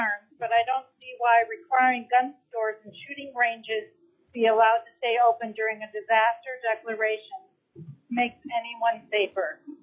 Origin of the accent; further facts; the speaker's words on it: Hawke Bay, Alaska, United States; I'm from Hawke Bay, Alaska, but I'm actually in a car right now driving to Pennsylvania.